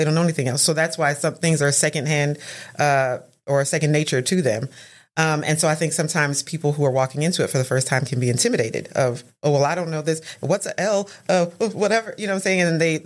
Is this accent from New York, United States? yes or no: yes; New York, United States; moved away; So the decision was made on my behalf because my family moved from New York to Texas.